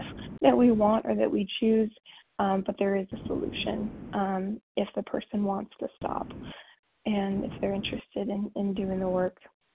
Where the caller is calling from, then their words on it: Texas, United States; in Texas as well.